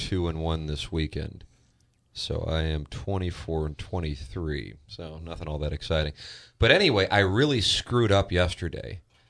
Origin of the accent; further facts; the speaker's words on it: Ireland; And I would say that's one of the numerous strengths of being Irish.